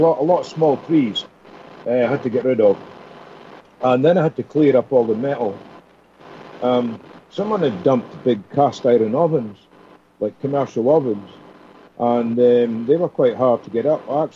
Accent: Aberdeen, Scotland, United Kingdom; I was brought up in Aberdeen, which is it's the third biggest city in Scotland after Glasgow and Edinburgh. And it's also, Aberdeen's also the oil capital of Europe. It's an oil city connected with North Sea oil and stuff.

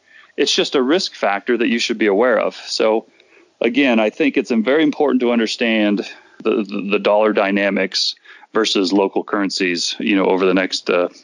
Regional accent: Canada; all of a sudden, as a Canadian, you just made 20%.

